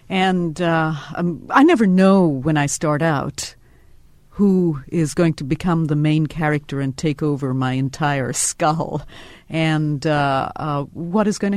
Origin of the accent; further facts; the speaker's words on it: Kolkata, West Bengal, India; I grew up in Calcutta immediately after independence